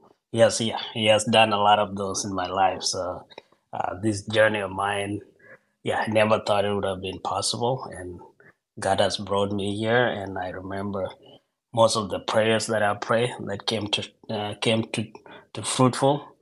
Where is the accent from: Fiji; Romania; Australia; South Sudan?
South Sudan; born there; I was born in Sudan, in South Sudan.